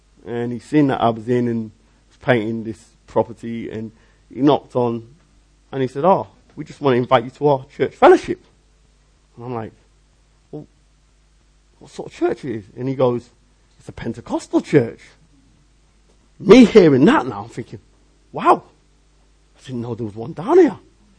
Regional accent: Liverpool, North West England, United Kingdom; I'm from a black Pentecostal, or I said Pentecostal background. The church that I grew up in Liverpool and went to in Oxford, was a black Pentecostal background.

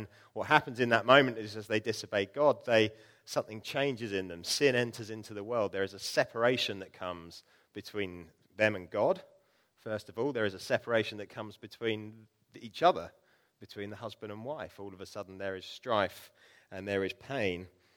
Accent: Bognor Regis, South East England, United Kingdom; now in Midhurst, United Kingdom; I grew up in Bognor and I now live in Midhurst

